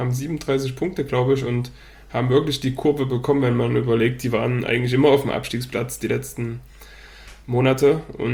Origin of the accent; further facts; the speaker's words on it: Dortmund, North Rhine-Westphalia, Germany; ich als Dortmunder